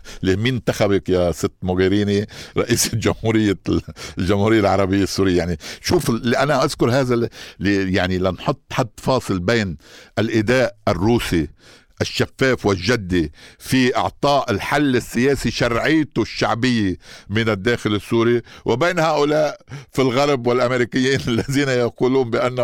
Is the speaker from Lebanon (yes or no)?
yes; Lebanon; يمكن نحن كعسكريين لبنانيين عرب لم نتفاجأ كثيرا